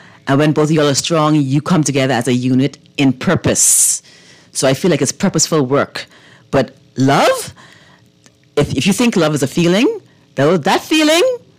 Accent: Bahamas; So we grew up in the Bahamas, right? Mm-hmm. We're a Christian nation. We've been to church.

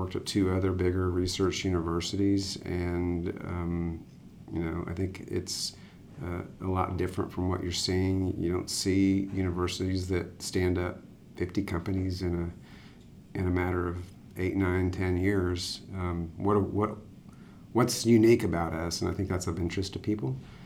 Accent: Houston, Texas, United States; So I grew up in Houston and came here and romped around the campus as a kid, and heard lots of stories over the years about the university before I came here.

